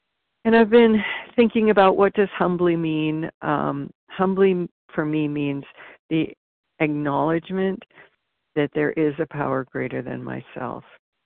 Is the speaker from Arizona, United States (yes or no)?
no; California, United States; I'm from California and just so grateful to be here on this meeting.